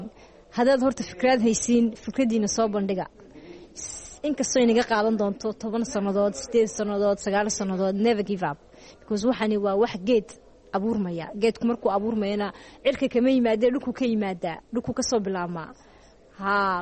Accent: Djibouti; Markaan weynaadayna de Djibouti

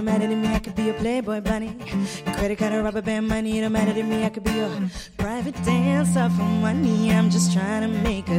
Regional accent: Australia; And growing up in Australia, that just adds to it.

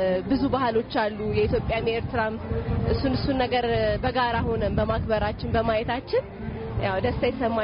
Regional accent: Addis Ababa, Ethiopia; የመጣሁት ከአዲስ አበባ ኢትዮጵያ የመጣሁት ቤተሰቦቼን ከ20 ዓመት በኋላ ለማግኘት ነው።

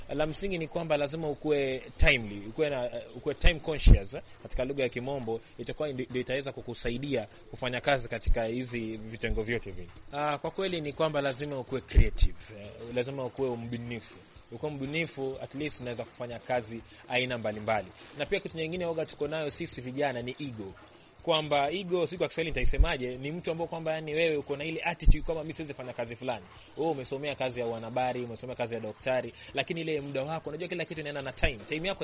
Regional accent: Kisauni, Mombasa County, Kenya; Na ni kweli mimi natoka Kisauni, na pale unapata kwamba vijana wako radicalized

